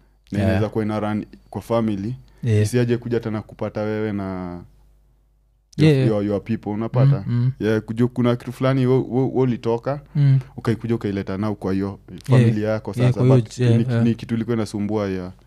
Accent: Nairobi, Kenya; Nimezaliwa nimelelewa D, nimezaliwa Pumu.

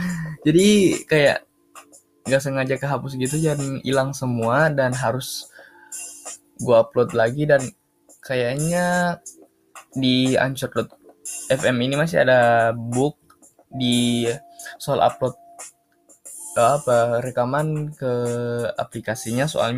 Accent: Gorontalo, Indonesia; Gua berasal dari Gorontalo, dari Sulawesi.

